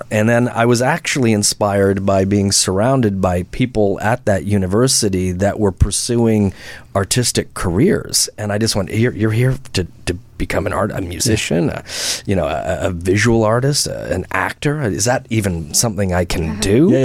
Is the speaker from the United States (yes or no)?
no; Ontario, Canada; I grew up in Canada, and it was an OAC year, or an Ontario Academic Credit, where it was designed for people wanting to go off to university.